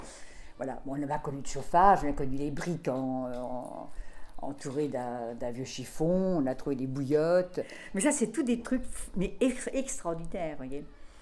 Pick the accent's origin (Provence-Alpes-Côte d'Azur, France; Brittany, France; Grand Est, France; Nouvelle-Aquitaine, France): Nouvelle-Aquitaine, France; born there; moi, je suis née dans les Deux-Sèvres